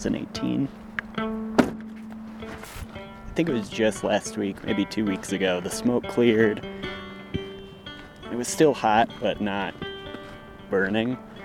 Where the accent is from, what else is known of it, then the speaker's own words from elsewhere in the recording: Gardnerville, Nevada, United States; It's been really smoky down in my hometown in Gardnerville, Nevada, too.